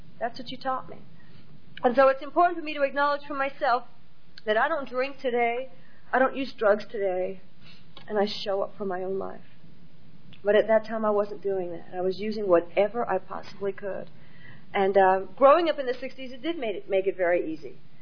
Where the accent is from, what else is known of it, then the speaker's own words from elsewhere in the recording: New York City, New York, United States; I was a poor little black kid growing up in the South Bronx, and that was it.